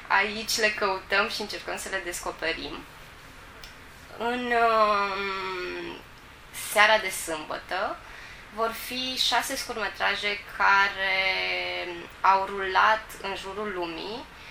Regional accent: Rădăuți, Suceava County, Romania; moved away as an adult; Eu sunt din Rădăuți, am făcut aici liceul, am plecat acum 10 ani. În București m-am specializat în domeniul scurtmetrajului după ce am terminat facultatea de film.

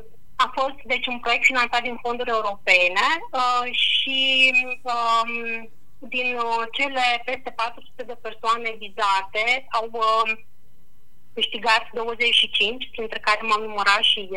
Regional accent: Suceava, Suceava County, Romania; also born or lived in Iași; eu, pentru că sunt din Iași și am copilărit în Suceava

